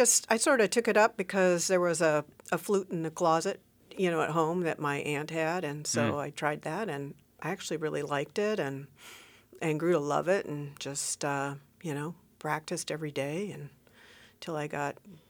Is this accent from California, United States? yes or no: no; Tucson, Arizona, United States; born there; And I was born in Tucson.